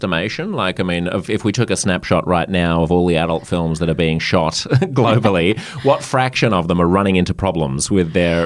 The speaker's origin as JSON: {"language": "English", "country": "Australia", "said": "I'm French Australian"}